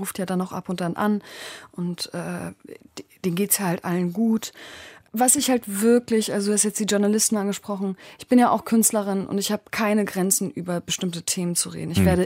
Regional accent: Germany; wenn sie fragen, hey, von wo kommst du? Und dann sage ich halt natürlich Deutschland. Klar. Und merke auch, dass ich nie auf die Idee kommen würde, Türkei zu sagen. Das sind halt wirklich das Land, wo meine Verwandten herkommen.

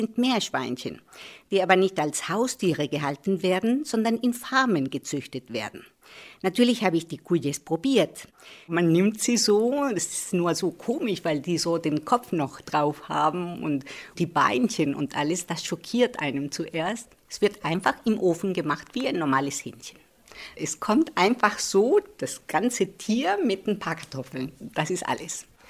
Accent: Chile; unterrichte Spanisch an der Technischen Universität in München. Ich bin aus Chile in Südamerika.

